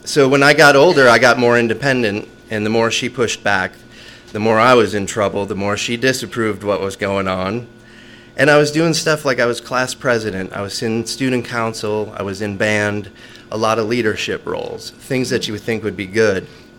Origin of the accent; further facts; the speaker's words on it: Wisconsin, United States; I grew up in Wisconsin, the land of dairy and booze.